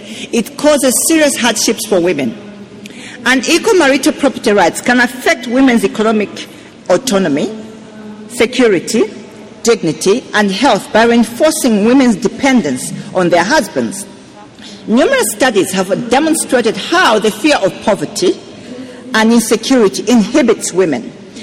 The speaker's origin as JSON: {"language": "English", "country": "Malawi", "said": "I'm from Malawi."}